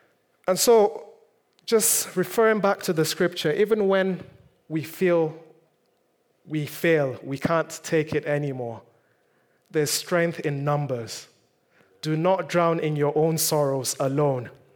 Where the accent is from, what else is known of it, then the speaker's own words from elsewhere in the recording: North East, Nigeria; now in England, United Kingdom; the situation back in my home country, Nigeria, was not the same. You see, I come from the northeastern part of Nigeria